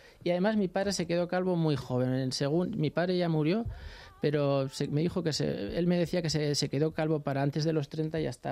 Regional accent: Pamplona, Navarre, Spain; moved away as an adult; Yo me fui de Pamplona, porque yo soy de Pamplona y tengo mis peluquerías en Pamplona. Me fui de Pamplona ganando 58.000 pesetas al mes en el año 91 y llegué a Londres

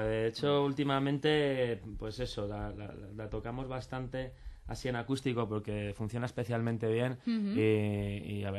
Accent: Valladolid, Castile and León, Spain; yo soy de Valladolid

